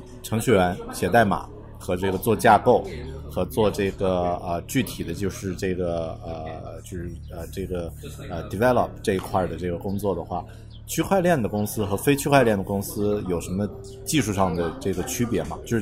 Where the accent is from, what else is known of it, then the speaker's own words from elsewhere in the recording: Yunnan, China; now in New Zealand; 新西兰气氛有点像我家乡，就是云南，然后这个大理、丽江，就这种感觉